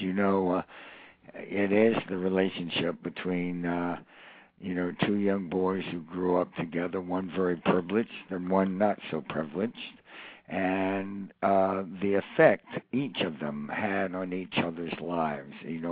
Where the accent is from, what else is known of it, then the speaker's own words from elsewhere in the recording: Georgia, United States; also born or lived in Canada; even though I was born in Canada, I was brought up in Georgia, where my father was professor of medicine. And so I grew to accept and love and be conditioned by a Southern sentiment.